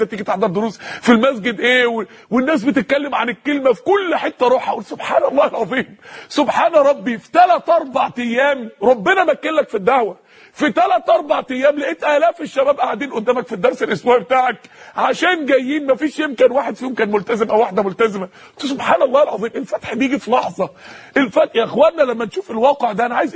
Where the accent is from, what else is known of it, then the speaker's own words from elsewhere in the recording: Mansoura, Dakahlia, Egypt; لو دخلت مسجد معين عندنا في المنصوره